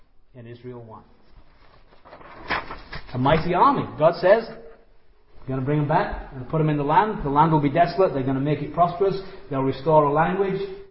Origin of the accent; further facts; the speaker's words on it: England, United Kingdom; Growing up in England, our oranges were Jaffa oranges.